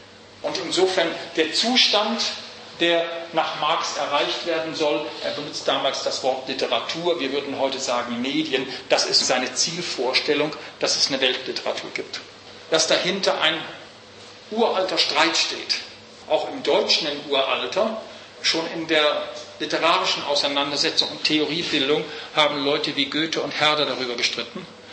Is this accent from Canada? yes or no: yes; Canada; Wir gehören alle zusammen, wir sind alle Kanadier, haben auch alle die kanadische Staatsbürgerschaft.